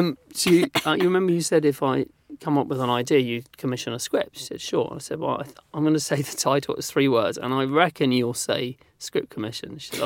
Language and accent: English; London, United Kingdom; my friends growing up in Northwest London, and it was quite fast and sort of argumentative.